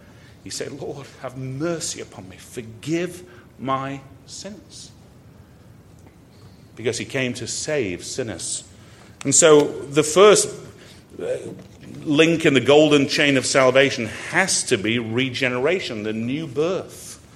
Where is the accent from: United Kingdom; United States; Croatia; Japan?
United Kingdom; England; I'm an Englishman. Englishmen are not supposed to be too emotional.